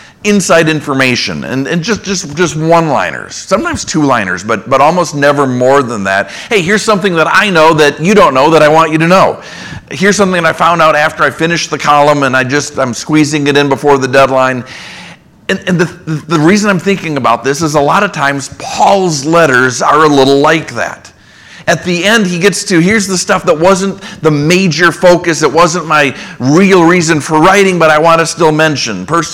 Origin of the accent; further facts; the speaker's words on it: Minneapolis, Minnesota, United States; from my hometown newspaper, the Minneapolis Tribune